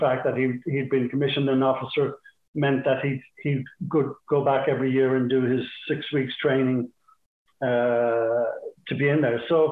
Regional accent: Derry, Northern Ireland, United Kingdom; born there; Yeah, I was born in the Bogside.

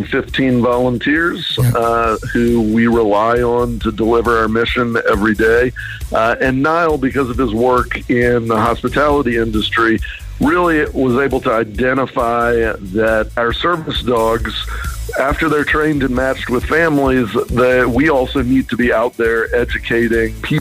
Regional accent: Georgia, United States; also born or lived in Reno; now in Cork, Ireland; I'm actually originally from Georgia.

